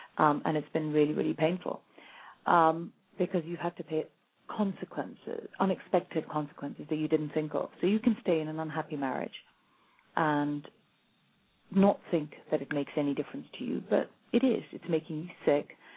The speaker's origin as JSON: {"language": "English", "country": "India", "said": "Now, I'm Indian, and that never occurred to me."}